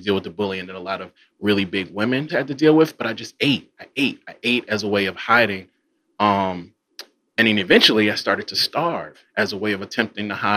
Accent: Mississippi, United States; I think because I am from Mississippi and so much of Mississippi black labor has been taken from us

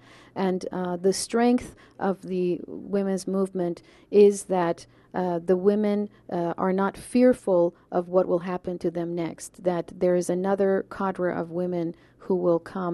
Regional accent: Tehran, Tehran Province, Iran; For me, I am a woman from Tehran.

